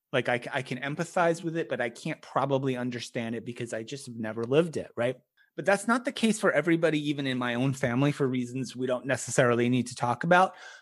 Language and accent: English; United States; I also hit the jackpot because I grew up in America, you know, as a middle-class white kid.